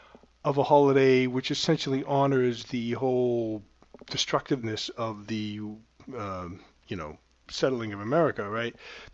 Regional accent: United States; I can't believe that as an American, I have not realized this until this later part of my life, right?

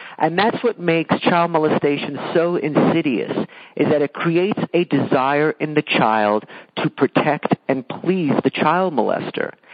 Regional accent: Staten Island, New York, United States; I met old friends from growing up on Staten Island

